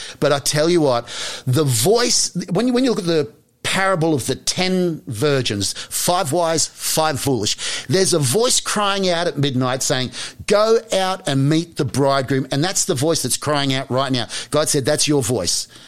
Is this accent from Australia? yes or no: yes; Australia; Well, you know, I'm an Aussie, so I'm going to latch onto that.